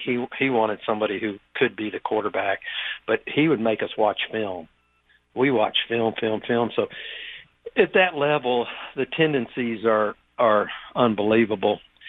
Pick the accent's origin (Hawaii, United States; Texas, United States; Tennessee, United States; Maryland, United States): Tennessee, United States; I came from Father Ryan, and Father Ryan was the first integrated high school in the state of Tennessee, and that was 1958, so think about that.